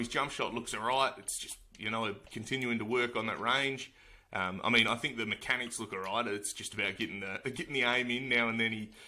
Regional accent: Australia; I know I'm biased being Australian

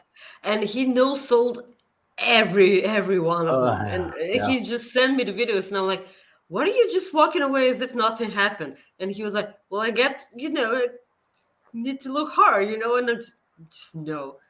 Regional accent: Bulgaria; I'm from Bulgaria.

